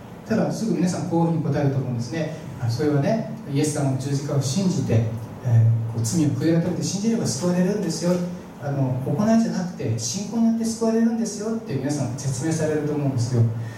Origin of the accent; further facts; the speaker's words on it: Nagano, Japan; 私長野県出身なんですが、長野の教会にいた時に